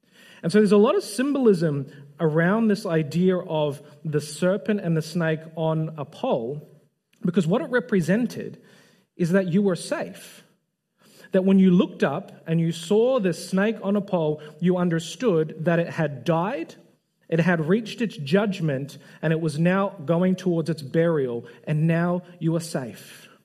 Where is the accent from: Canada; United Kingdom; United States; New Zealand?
New Zealand; now in Australia; And being a Kiwi, obviously coming over from New Zealand to Australia